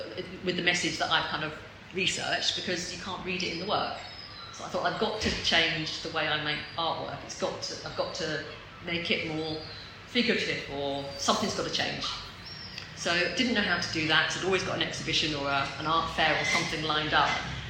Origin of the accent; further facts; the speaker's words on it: East of England, United Kingdom; and I'm from Suffolk, but Suffolk and the South Downs share chalk as their sort of base